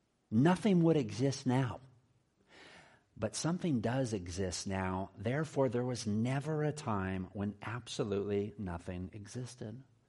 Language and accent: English; San Diego, California, United States; I'm from San Diego, so I know it's painful to rub in the good weather we have down there.